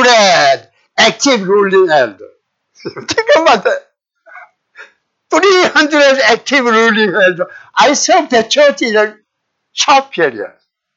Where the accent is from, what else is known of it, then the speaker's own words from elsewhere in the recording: New York, United States; I came from Western New York near the Niagara Falls.